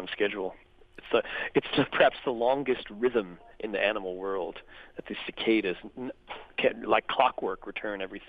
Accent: Connecticut, United States; And I grew up in Connecticut, and I read in the local paper about this Connecticut musician named

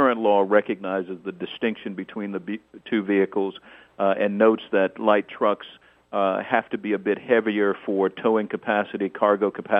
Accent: Arkansas, United States; my home state of Arkansas

